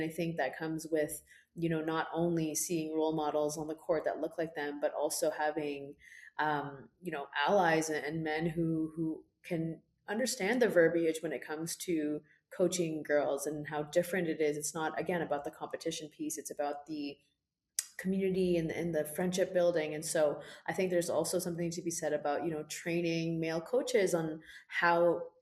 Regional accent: Canada; we as Canadians, we as Canadian women need to take in order to achieve gender equity

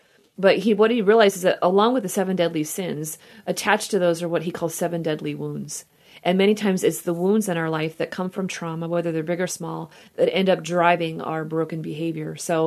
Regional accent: Texas, United States; born there; I was born in Texas. In the state of Texas, all adoptions were closed.

